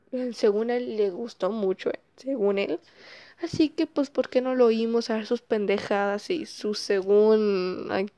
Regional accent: Mexico; hoy yo soy de México y voy a hablar de la comida de mi país

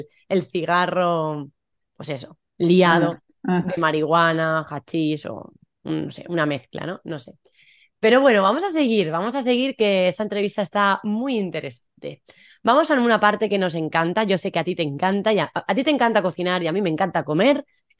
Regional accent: Valencia, Valencian Community, Spain; yo soy de Valencia, del este de España

